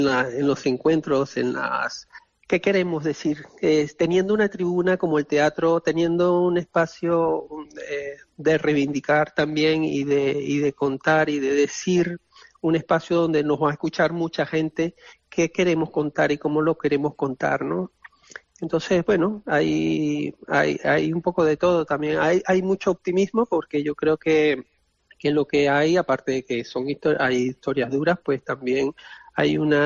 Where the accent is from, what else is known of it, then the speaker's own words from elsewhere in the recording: Venezuela; desde Latinoamérica, por ejemplo, yo vengo de Venezuela